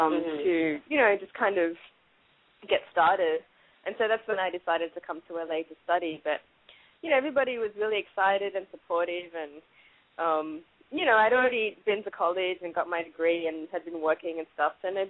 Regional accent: New South Wales, Australia; also born or lived in South Africa; I grew up in a very small town, just outside Sydney, and, you know, it was a really idyllic upbringing, I have to say, like, you know, very small beach town

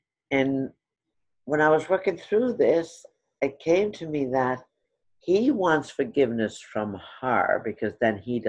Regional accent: Ireland; now in United States; And it's when I came to this country from Ireland with a sixth grade education.

